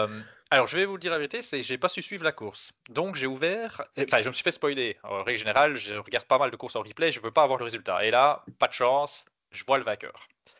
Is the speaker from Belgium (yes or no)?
yes; Belgium; Puis on est belge, on voit peut-être moins d'échos de ce qui se passe en France.